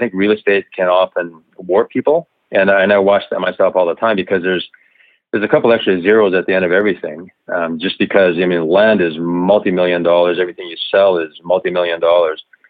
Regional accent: Japan; boy from Saskatchewan that ended up in Japan, married my mother, who is Japanese. And so I grew up in Japan, going to Japanese school, raised in a small kind of a fishing village on the Japan seaside of Honshu, the main island.

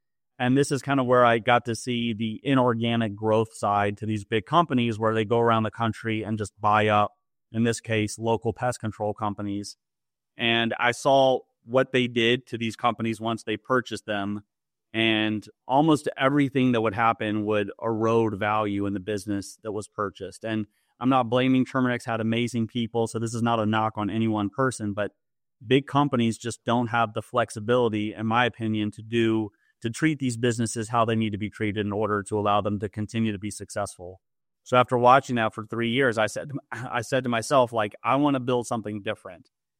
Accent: Memphis, Tennessee, United States; also born or lived in New York City; So I was born and raised here in Memphis. I went to school in New York City for college. I did the Wall Street thing for a couple of years and hated it. And then moved back to Memphis in 2008

